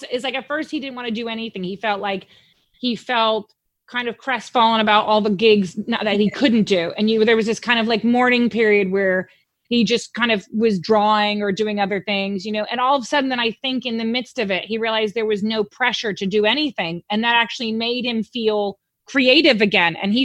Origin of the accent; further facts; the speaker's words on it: United States; Like, because like being American, Glastonbury is like, you know, way on the other side of the world.